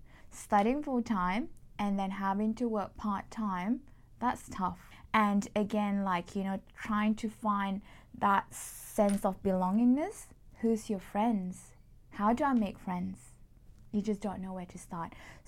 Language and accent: English; Malaysia; So a bit of my background, I'm Malaysian by origin. So in Malaysia, we are, put it this way, like conditioned to have a degree from university.